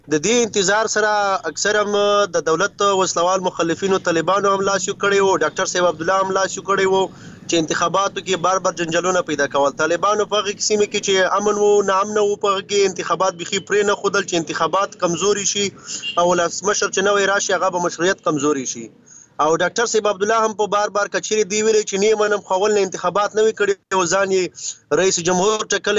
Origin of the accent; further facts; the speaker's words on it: Khyber Pakhtunkhwa, Pakistan; نه، موږ مستقل د جنوبي وزیرستان یو کنه.